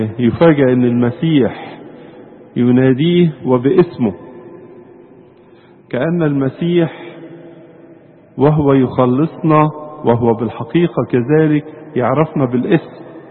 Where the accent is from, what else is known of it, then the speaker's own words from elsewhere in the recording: Egypt; في ألفاظ كده كتير نقولها في الأدبيات الاجتماعية بتاعتنا كمصريين